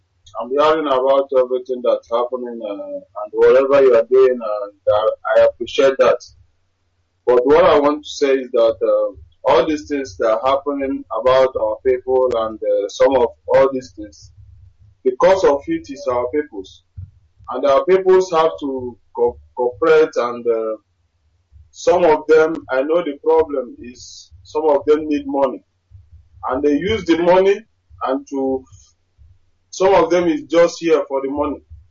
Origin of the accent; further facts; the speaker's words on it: Agwata, Anambra, Nigeria; I'm from Agwata.